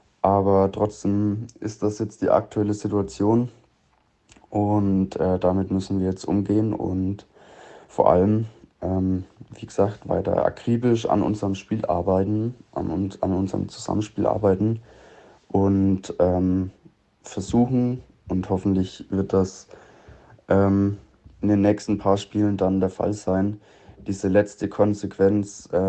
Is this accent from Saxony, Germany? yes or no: no; Bavaria, Germany; ich komm von hier, aus der Gegend. Also ich bin aufgewachsen 20 Minuten weg von Coburg